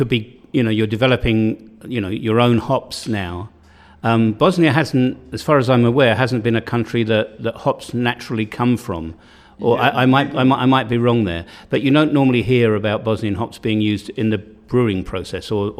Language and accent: English; United Kingdom; even though I'm British, I didn't know too much about the history of IPA